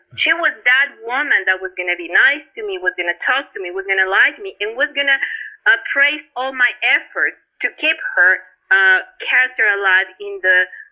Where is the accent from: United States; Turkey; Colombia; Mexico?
Mexico; English is a second language; that I was from Mexico.